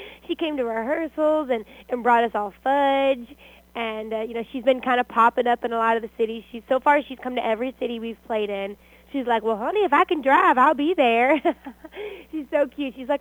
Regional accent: Georgia, United States; I grew up outside of Atlanta.

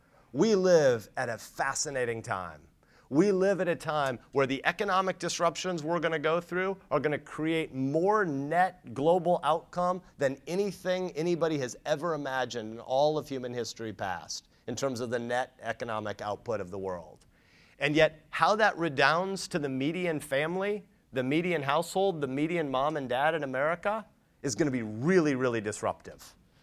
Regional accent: United States; I'm an American like you.

